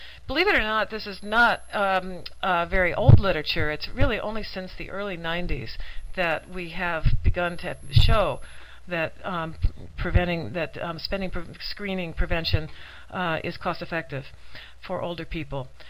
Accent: New York City, New York, United States; because I come from New York City

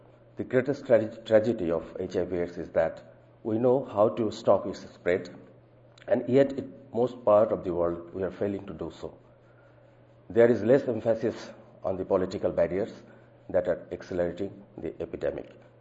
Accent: Bangladesh; As you see that, you know, I'm from Bangladesh. It's a lovely country with a lot of story of success and as well as failure.

